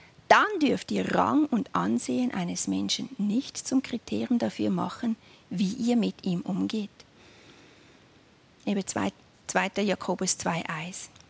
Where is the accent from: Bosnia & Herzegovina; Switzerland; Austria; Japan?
Switzerland; Obwohl wir als Schweizer in Italien immer noch eigentlich positiv ungerecht behandelt wurden.